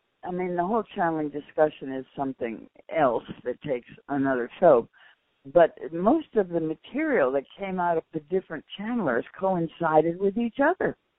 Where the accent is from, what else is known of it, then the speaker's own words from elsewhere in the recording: Virginia, United States; we went on a tour of Virginia, because I'm from Virginia, and it's such a historical place.